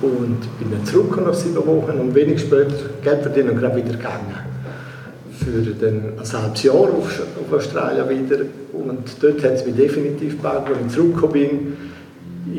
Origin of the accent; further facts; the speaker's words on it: Alvaneu, Graubünden, Switzerland; Bin ich mal in Alvaladel aufgewachsen, in Alvaneu. Das ist genau auf der anderen Seite von Pizmichel.